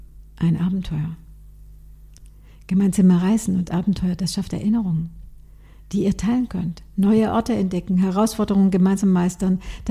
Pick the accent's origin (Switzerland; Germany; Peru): Germany; Baden-Württemberg; Bei uns in Baden-Württemberg heißt Schäumle.